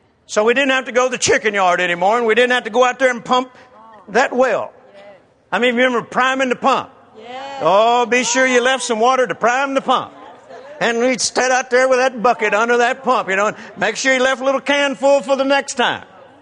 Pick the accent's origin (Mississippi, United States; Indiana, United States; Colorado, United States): Mississippi, United States; born there; That old house that I remember where I was born in Mississippi, we didn't have indoor plumbing.